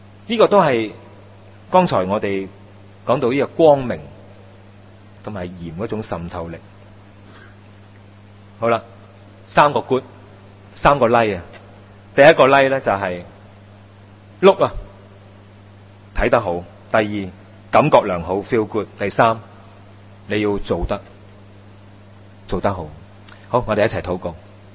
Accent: Hong Kong; 鼓励我哋中国人啊，我相信包括我哋香港人啊

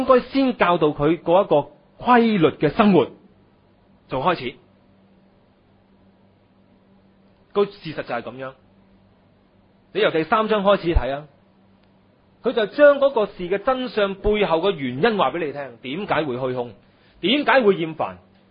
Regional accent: Hong Kong; 我係香港人嘛係咪

